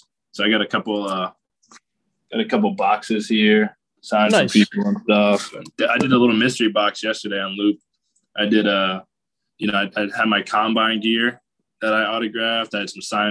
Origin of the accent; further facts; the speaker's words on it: Connecticut, United States; I grew up in Connecticut. I did my high school. I went to Lawrence Academy. So I did prep school right outside of Boston.